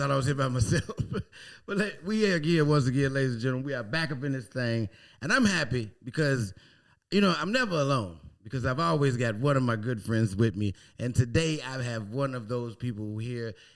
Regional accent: Chicago, Illinois, United States; We're both from Chicago.

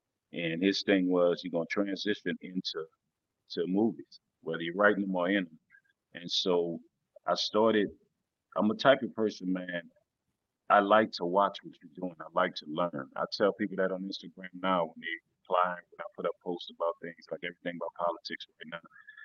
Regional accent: New Orleans, Louisiana, United States; accent: down south dialect; For me, it was even harder than most artists that from New Orleans, because I'm from New Orleans, but I started rapping on the East Coast when I was in the military.

